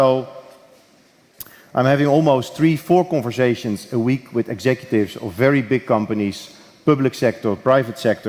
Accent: Gelderland, Netherlands; English is a second language; I recently spoke to the University of Wageningen, an agricultural university close to my hometown

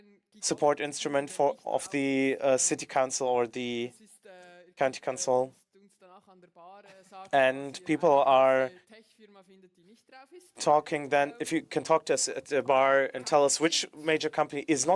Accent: Lausanne, Vaud, Switzerland; We're going now to my hometown, to Lausanne

